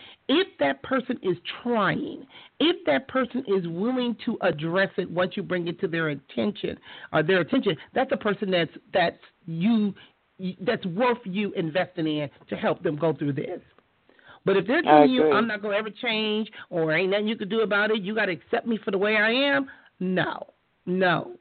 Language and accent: English; Compton, California, United States; I grew up in Compton. And in Compton, I didn't know nothing about a person being depressed or having anxiety